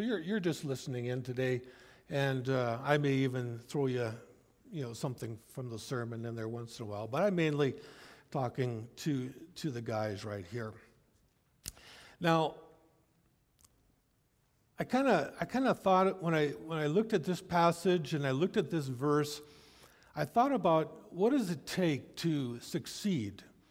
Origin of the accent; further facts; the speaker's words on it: Wisconsin, United States; Now, I grew up in Wisconsin. We had a cadet club, just like your cadet club.